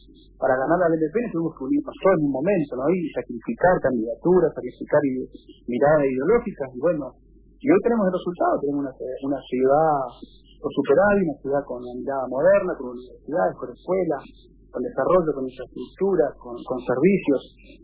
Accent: Argentina; como argentinos

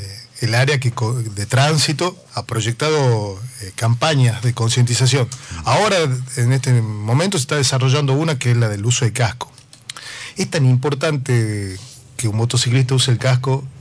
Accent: Tucumán, Argentina; Nosotros, como tucumanos, como ciudadanos, como vecinos de cada ciudad de esta provincia

